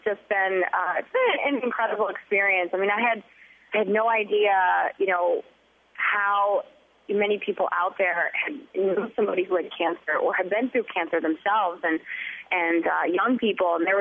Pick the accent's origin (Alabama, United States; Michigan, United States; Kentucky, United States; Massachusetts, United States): Michigan, United States; Baroda; also born or lived in Florida / New York; I had lived in Florida, and I moved to New York, and I'm actually originally from Baroda, Michigan.